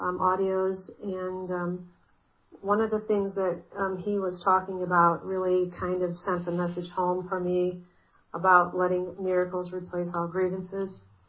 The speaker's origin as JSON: {"language": "English", "town": "Cleveland", "region": "Ohio", "country": "United States", "tie": "born there", "said": "I was born in Cleveland, and I'm this old."}